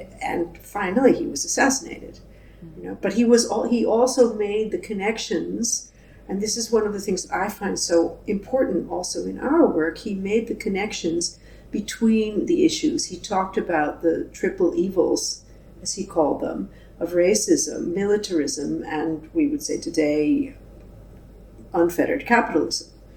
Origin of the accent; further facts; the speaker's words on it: New York, United States; So I grew up outside of New York, and my parents both worked for a nonviolence organization